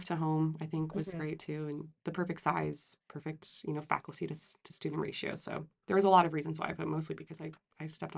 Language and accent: English; Florida, United States; I'm from Florida, so it's part of our curriculum.